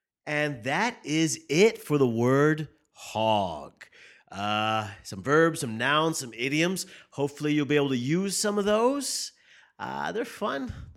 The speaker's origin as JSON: {"language": "English", "region": "California", "country": "United States", "said": "But I'm from California, so we don't use it too much."}